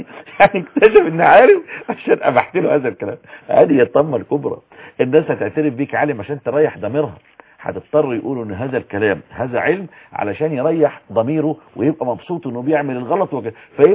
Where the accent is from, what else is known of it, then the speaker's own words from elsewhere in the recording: Zagazig, Sharqia Governorate, Egypt; في فتنة ظهرت عندنا في الشرقية في الزقازيق